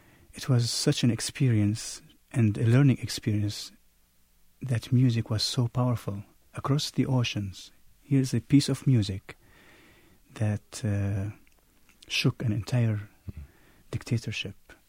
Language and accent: English; Homs, Homs Governorate, Syria; now in United States; my hometown Homs, Syria. They couldn't touch me because I'm an American citizen.